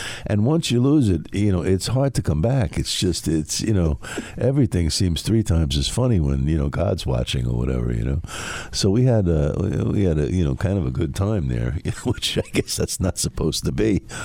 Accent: Carle Place, New York, United States; And, you know, if you say I came from Carl Place, people like, you know, like in Suffolk go, where's that, you know.

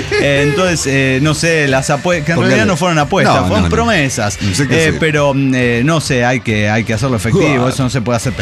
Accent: Guanajuato, Mexico; porque somos de Guanajuato

